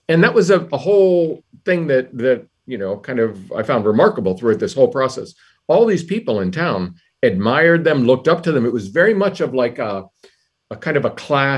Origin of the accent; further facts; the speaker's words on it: Johnstown, Pennsylvania, United States; I'm from Johnstown, Pennsylvania, but it was the same in Schenectady, New York, and in Fresno, California, like all over the country.